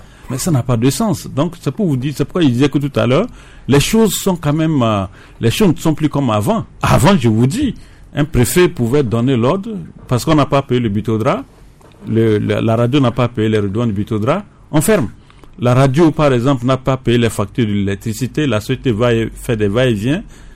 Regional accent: Dapaong, Savanes, Togo; pour ceux qui ne savent pas ce qui s'est réellement passé chez nous, à Dapaon avec cette radio.

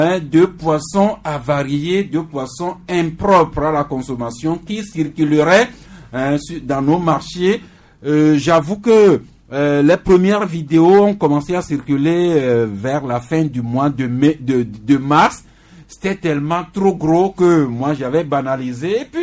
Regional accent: Togo; Chez nous, au Togo, c'est les gens qui commencent à construire.

